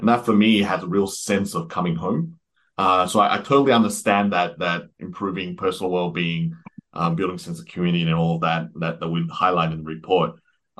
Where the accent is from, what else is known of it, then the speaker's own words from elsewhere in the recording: Australia; moved away as an adult; now in United Kingdom; So I moved here in 2019. I'm originally Australian.